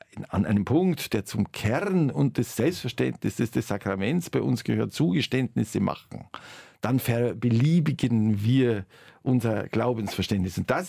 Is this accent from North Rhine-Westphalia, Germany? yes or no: no; Bavaria, Germany; Ich bin als Bayer sehr stark mit barocken und Rokoko-Kirchen aufgewachsen.